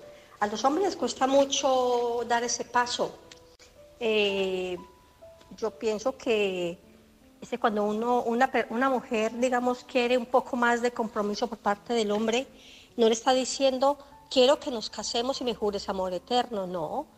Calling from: Barcelona, Catalonia, Spain; de Barcelona.

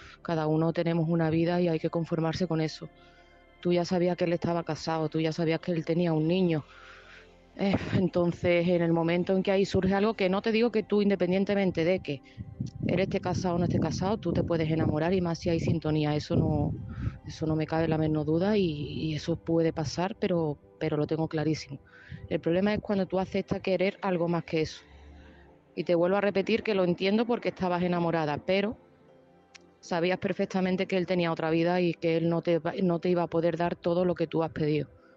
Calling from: Seville, Andalusia, Spain; de Sevilla

